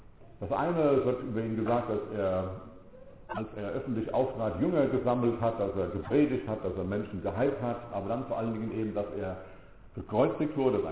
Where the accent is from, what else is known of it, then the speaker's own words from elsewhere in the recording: Dillenburg, Hesse, Germany; Ich komme aus Dillenburg, das ist eine ganz kleine Stadt im Hessischen.